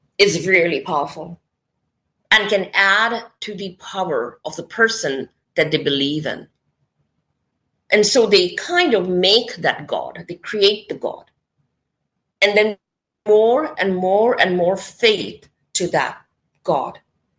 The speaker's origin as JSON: {"language": "English", "country": "India", "said": "I come from India, and in India, we have the saying"}